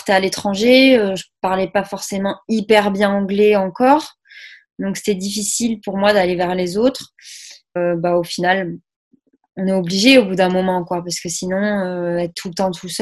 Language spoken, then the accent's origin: French; Saint-Gaudens, Occitanie, France; C'était chez moi à Saint-Gaudens.